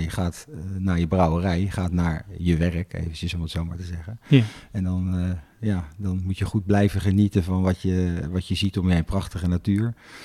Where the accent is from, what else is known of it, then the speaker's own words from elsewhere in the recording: Bilthoven, Utrecht, Netherlands; ik ben opgegroeid in Bilthoven. En dat is een hockeydorp, zou ik het zo maar even zeggen.